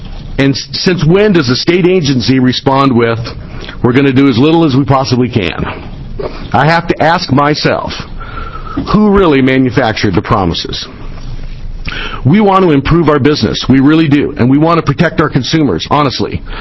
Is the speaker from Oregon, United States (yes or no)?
yes; Portland, Oregon, United States; I'm from Portland.